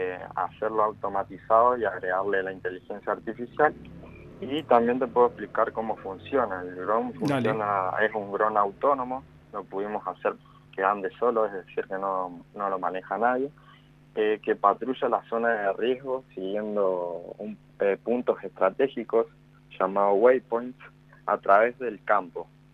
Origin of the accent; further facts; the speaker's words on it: Catriel, Río Negro, Argentina; Sí, de Catriel, sí.